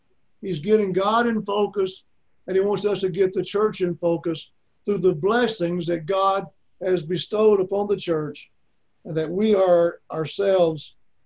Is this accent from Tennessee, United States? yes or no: no; Arkansas, United States; But phonetics, we never had that in the school I went to in Arkansas. We're taught English grammar, but phonetics, we should have had it because of being from Arkansas, we run every word together.